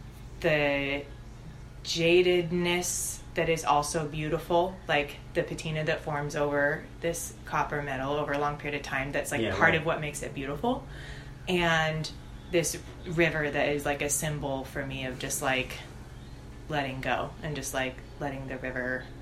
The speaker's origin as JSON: {"language": "English", "region": "Oklahoma", "country": "United States", "tie": "born or raised there", "said": "And it's the name of a river that I grew up near in Oklahoma."}